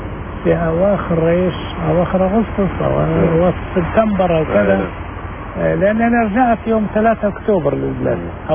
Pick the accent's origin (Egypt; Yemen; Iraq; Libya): Libya; أنا يعني ليبي وإقامتي في ليبيا ليس لدي إقامة هنا وسفارتكم غير موجودة في طرابلس وأنا عندي إقامة في قطر